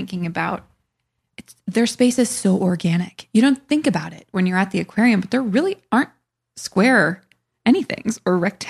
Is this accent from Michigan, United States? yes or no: yes; Michigan, United States; I'm from Michigan. I kind of understand.